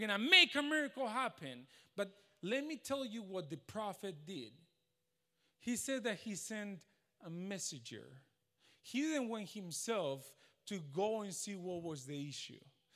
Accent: Spain; English is a second language; now in United States; the government here in the United States, and I'm from Spain, and I'm telling you, people from the United States is really respected all around the world.

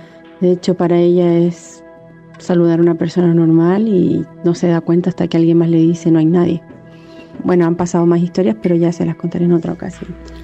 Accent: Chile; now in Germany; soy de Chile, pero los escucho aquí desde Alemania todos los días en el trabajo.

